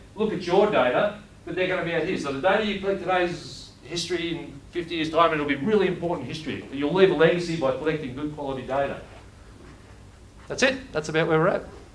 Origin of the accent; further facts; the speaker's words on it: Victoria, Australia; I'm from Victoria